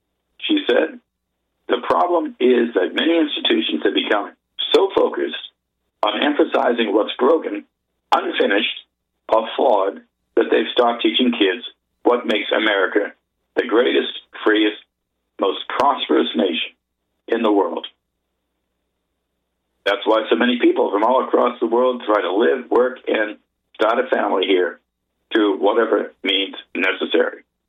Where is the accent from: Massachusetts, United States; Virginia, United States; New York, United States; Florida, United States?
Massachusetts, United States; When I was in school, I knew that the pilgrims came to my home state of Massachusetts to seek religious freedom.